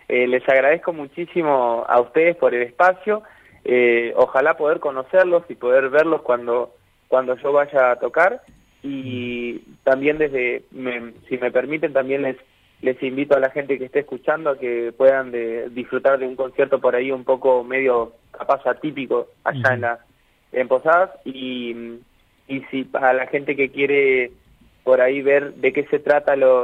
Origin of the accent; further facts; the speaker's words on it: Uruguay; also born or lived in Oberá; Yo siempre digo que como persona soy uruguayo, pero como músico me siento misionero.